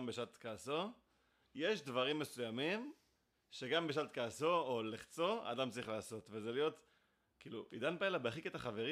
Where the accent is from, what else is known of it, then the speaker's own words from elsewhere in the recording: Rishon LeZion, Central District, Israel; אני גם מראשון